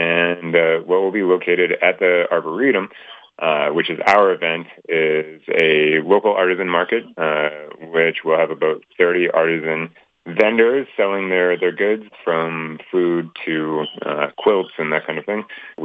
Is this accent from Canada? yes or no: yes; Calgary, Alberta, Canada; now in Trochu, Canada; I was once from Calgary. I moved to Trochu, a small town, so that I could learn to be closer to my food.